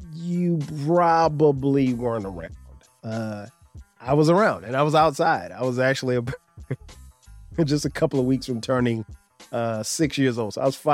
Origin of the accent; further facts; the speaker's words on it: South Carolina, United States; growing up in South Carolina, I didn't see a lot of Giants football.